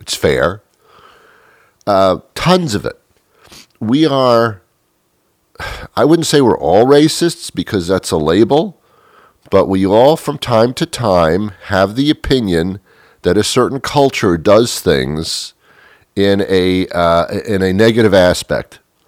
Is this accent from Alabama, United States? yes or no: no; New York City, New York, United States; I was brought up in New York City, in the New York area, and that's like the melting pot of the world.